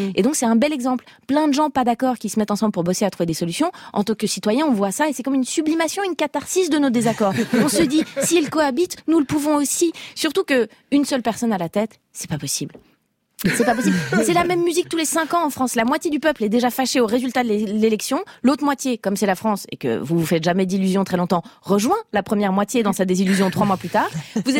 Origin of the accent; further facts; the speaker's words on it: Switzerland; ça n'existe pas chez moi, en Suisse.